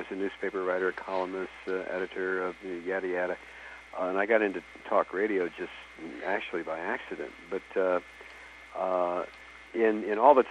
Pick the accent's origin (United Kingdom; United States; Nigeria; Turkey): United States; Toledo, Ohio; I grew up in Toledo, Ohio, in primarily in the late 40s and the 50s, and Toledo was, at the time, a very stratified city.